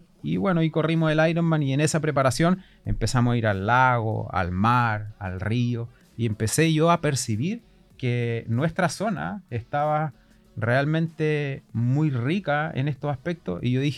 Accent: Osorno, Los Lagos, Chile; Entonces, yo soy de Osorno y yo dije, ¿cómo vinculamos a Osorno a esta actividad?

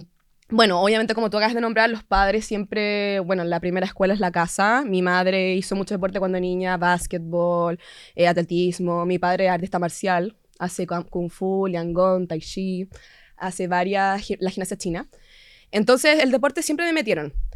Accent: Castro, Los Lagos, Chile; yo soy de Castro. Inicié obviamente en casa. Partí en Castro.

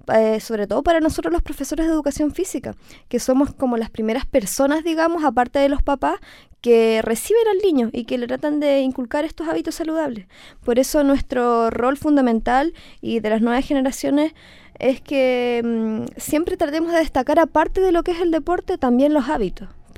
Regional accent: Oqueldán, Los Lagos, Chile; yo estudiaba en Quellón y yo soy de Oqueldán, un sector rural.

